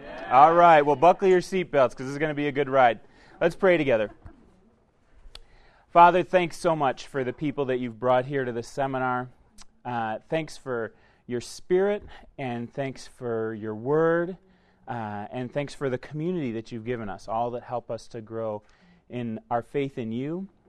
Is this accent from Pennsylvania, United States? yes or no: no; Chicago, Illinois, United States; I'm here visiting from the Chicago area where I grew up for most of my life.